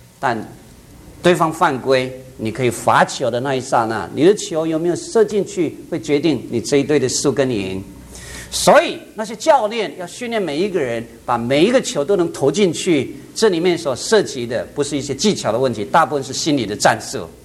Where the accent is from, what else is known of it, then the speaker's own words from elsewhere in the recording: China; 奥林匹克运动会，我们中国人常常比较拿手的是哪几样？